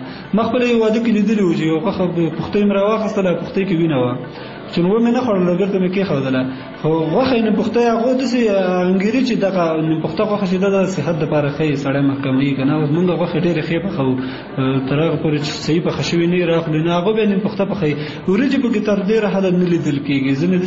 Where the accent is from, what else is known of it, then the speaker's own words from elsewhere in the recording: Kunar, Afghanistan; زه اصلا د کونړ ولایت اوسېدونکی یم. ګوره، ما په نورستان کې وخت هم تېر کړی،